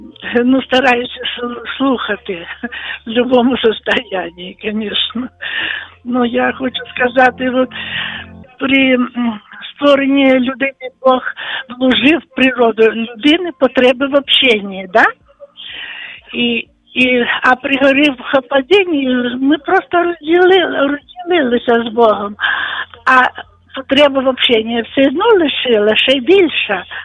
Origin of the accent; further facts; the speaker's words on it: Russia; now in Ukraine; Ви знаєте, я сама росіянка. Я на Україні живу 50 років вже.